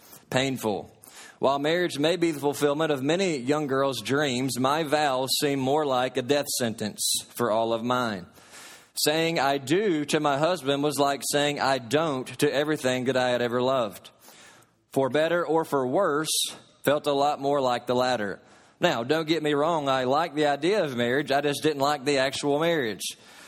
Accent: Kentucky, United States; She is shrimp and caviar, and I'm beanie weenies from Katy's, Kentucky.

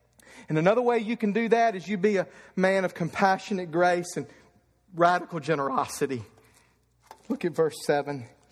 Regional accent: Eddyville, Kentucky, United States; I grew up in Eddyville, Kentucky. I loved rodeos.

